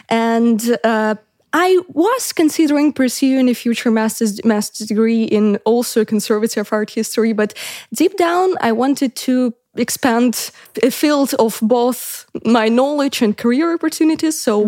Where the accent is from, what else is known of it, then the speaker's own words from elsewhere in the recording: Saint Petersburg, Russia; I'm from Russia, from the most beautiful city of this country called St. Petersburg.